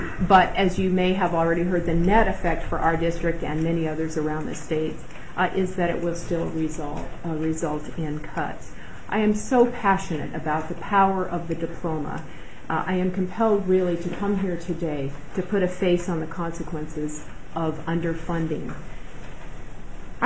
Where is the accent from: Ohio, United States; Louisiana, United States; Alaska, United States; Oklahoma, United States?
Alaska, United States; Anchorage; I want you to know I was born and raised in Alaska. I grew up in Anchorage. I graduated from high school in Fairbanks and started my college work there.